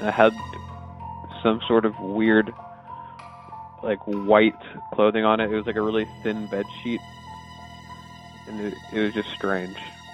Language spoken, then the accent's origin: English; Atlanta, Georgia, United States; I'm from Atlanta, Georgia.